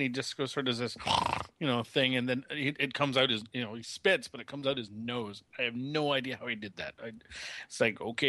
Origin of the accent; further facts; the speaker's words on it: Owen Sound, Ontario, Canada; growing up in Owen Sound, I didn't have the exposure to all of the larger events